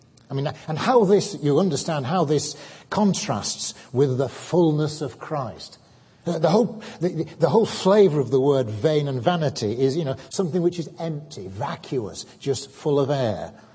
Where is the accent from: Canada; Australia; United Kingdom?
United Kingdom; Newquay, South West England; But we are from Newquay, and for years we used to have our yearly calendar